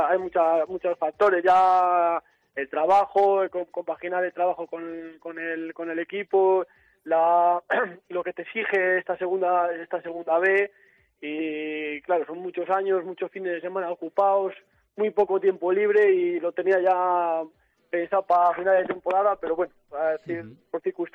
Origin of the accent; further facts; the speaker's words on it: Guardo, Castile and León, Spain; para mí haber jugado tantos años para el equipo de mi pueblo es un orgullo. Y creo que para el pueblo de Guardo esto es histórico. Bueno, y para la provincia de Palencia es histórico.